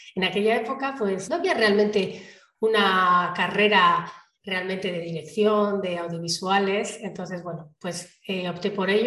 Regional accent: Bilbao, Basque Country, Spain; yo nací en Bilbao. Bilbao pues es una ciudad pues en el norte, en el País Vasco, es una ciudad bastante potente económicamente.

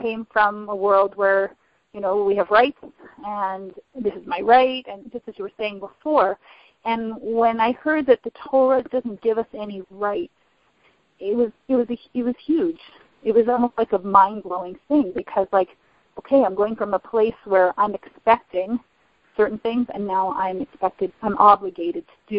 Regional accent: Canada; I remember I come from Canada, so I come from a semi-socialist system.

